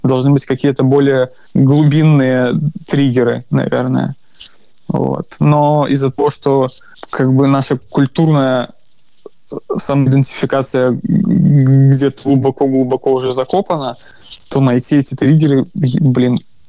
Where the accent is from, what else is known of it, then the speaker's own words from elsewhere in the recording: Belarus; Мы белорусы, мы не русские, мы от России отдельно.